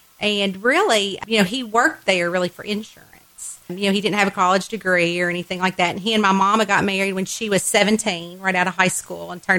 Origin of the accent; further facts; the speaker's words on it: Nicholasville, Kentucky, United States; moved away; we just had a good time growing up in Nicholsville. It's so small then, but now when I come back, it's so big, and, you know, they're all still here.